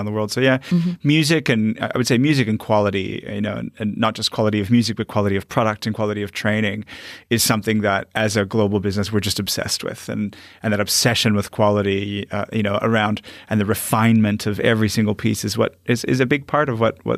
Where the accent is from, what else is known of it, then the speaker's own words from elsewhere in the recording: Toronto, Ontario, Canada; So we're Canadian. Both of us born and bred in Toronto, Canada.